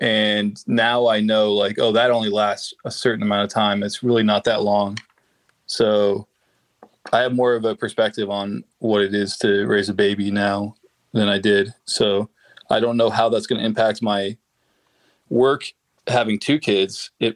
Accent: Merchantville, New Jersey, United States; Merchantville, which was right next to Camden. So it's like, I always think of Jersey as like being like split. Like, there's like New York, New Jersey, and Philadelphia, New Jersey. And I was Philadelphia, New Jersey.

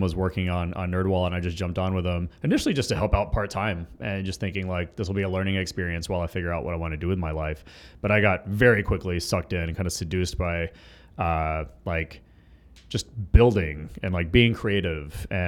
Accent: Atlanta, Georgia, United States; But I grew up in Atlanta. I did not come from a family of entrepreneurs.

